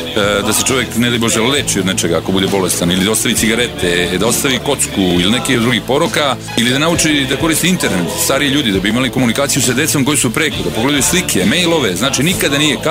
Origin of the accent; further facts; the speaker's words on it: Zemun, Belgrade, Serbia; iz Zemuna sam